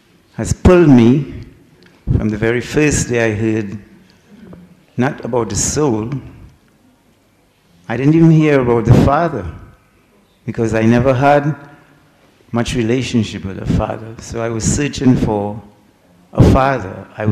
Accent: Trinidad & Tobago; now in Guyana; I'm from Trinidad, Caribbean, West Indies. Brian Lara, for those who listen to cricket. I'm in Guyana just over 40 years.

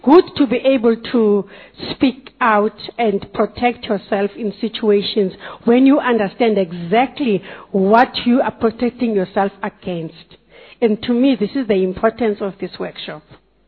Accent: Cape Town, Western Cape, South Africa; South Africa.

